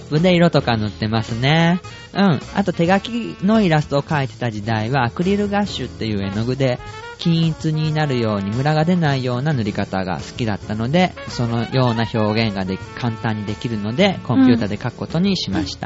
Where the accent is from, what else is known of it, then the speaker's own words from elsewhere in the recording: Hiroshima, Japan; 僕広島出身だものでベートーベンさんも広島出身みたいで